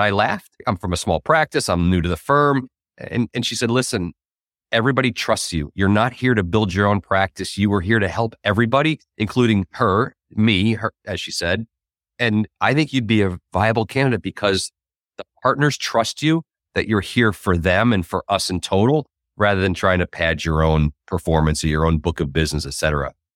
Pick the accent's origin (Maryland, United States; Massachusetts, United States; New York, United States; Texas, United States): New York, United States; also born or lived in Cincinnati / Detroit; now in Michigan, United States; Yeah, I grew up in New York and Cincinnati. I lived in Detroit as an adult.